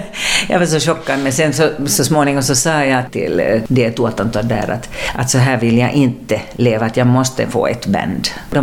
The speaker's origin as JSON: {"language": "Swedish", "country": "Finland", "said": "när publiken hörde att vi var från Finland"}